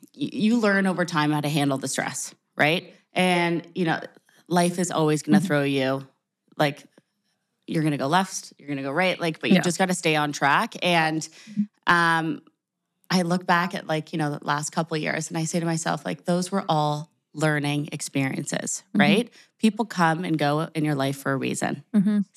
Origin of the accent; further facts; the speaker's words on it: Sarnia, Ontario, Canada; I feel like from when I grew up in Sarnia, like there wasn't much there.